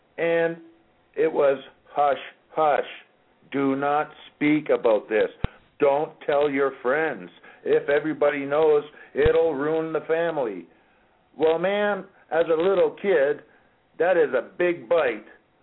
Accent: Windsor, Ontario, Canada; also born or lived in Paris, France / Quebec; I was born in Paris, France. He was in Interpol in Rome when I was born. And then we moved to Quebec, and then we moved to Windsor, Ontario.

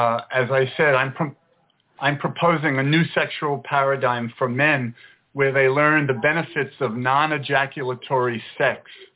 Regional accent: New York City, New York, United States; now in California, United States; Well, not exactly. I've been here for about 30 years, though. I'm originally from New York City.

